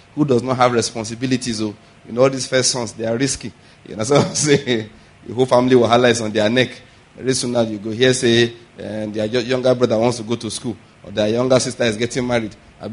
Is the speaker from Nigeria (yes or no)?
yes; Ondo, Nigeria; born there; I was born in Ondo State, went to university in Edo State, and then served in Taraba State. I did my house job in Ondo State, served in Taraba State, and I did my postgraduate in Lagos.